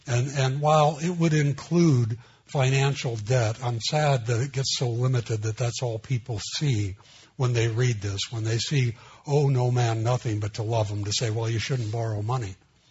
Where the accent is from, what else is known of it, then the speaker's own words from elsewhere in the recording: Los Angeles, California, United States; Where I grew up in East L.A., I learned real quick that you owed the policeman fear.